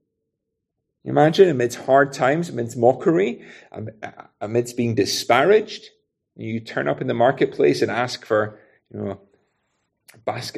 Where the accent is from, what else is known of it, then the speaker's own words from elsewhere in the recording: Scotland, United Kingdom; I love being Scottish.